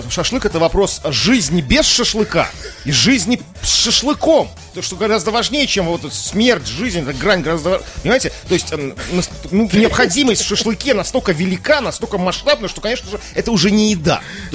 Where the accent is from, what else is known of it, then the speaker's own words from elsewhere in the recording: Saint Petersburg, Russia; Мы петербуржцы